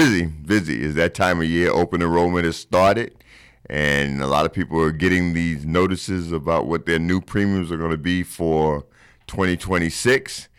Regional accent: Brooklyn, New York, United States; I'm originally from New York, from Brooklyn.

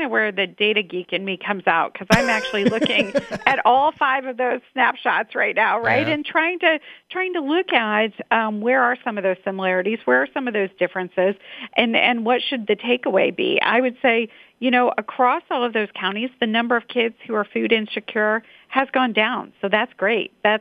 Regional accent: Indiana, United States; I grew up in Indiana, all, you know, day one, born and raised here, and we know that Indiana can be a fantastic place to be a kid.

